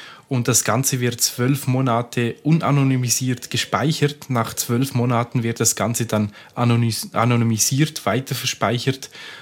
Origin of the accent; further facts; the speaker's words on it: Switzerland; Genau, bei uns in der Schweiz gibt es von der Bundesbahn, SBB wird die so genannt, ein gratis WLAN.